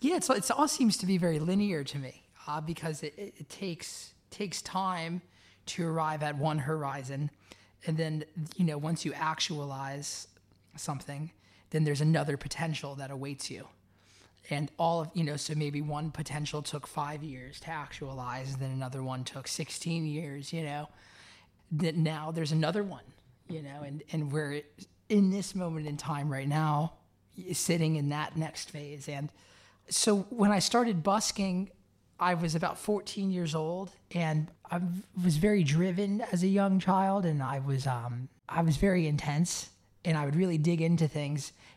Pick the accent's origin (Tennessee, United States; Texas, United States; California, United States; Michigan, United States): Tennessee, United States; Nashville; Because I grew up in Nashville